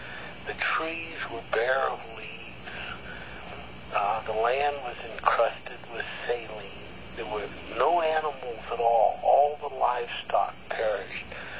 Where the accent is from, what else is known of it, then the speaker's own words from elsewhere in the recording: Gulf Coast, United States; I grew up on the Gulf Coast, but my wife and I drove down into South Vermilion Parish.